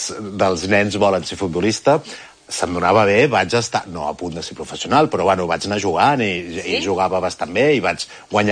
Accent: Barcelona, Catalonia, Spain; vaig néixer a la Clínica Adrià, que és una clínica que està a és la zona de Sarrià-Sant Gervasi.

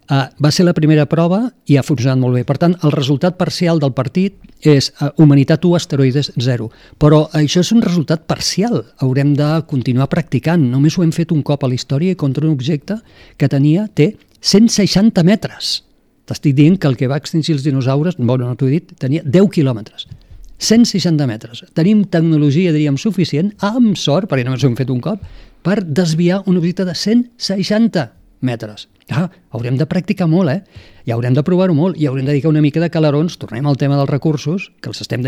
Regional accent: Tarragona, Catalonia, Spain; now in Sant Cugat, Spain; que consti que sóc de Tarragona i visc a Sant Cugat

